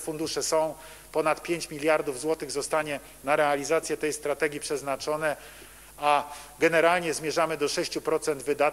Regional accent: Kraków, Lesser Poland, Poland; born there; sam urodziłem się w jednym z największych polskich miast, w Krakowie

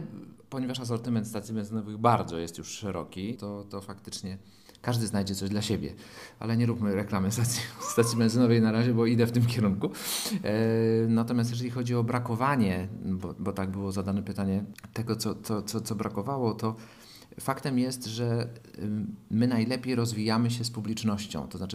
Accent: Łódź, Łódź Voivodeship, Poland; moved away as an adult; now in Warsaw, Poland; W każdym razie tak, Łódź to moje rodzinne miasto, spędziłem tam 23 lata, poznałem tam moją żonę, którą wywiozłem do Warszawy, ale żona jest naleciałością, gdyż jest bydgoszczanką.

